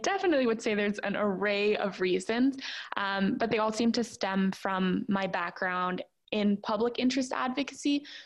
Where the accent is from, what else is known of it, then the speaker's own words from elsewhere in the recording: Toronto, Ontario, Canada; So honestly, for a number of years, I grew up in Toronto. And so as a child, I was very involved with the city.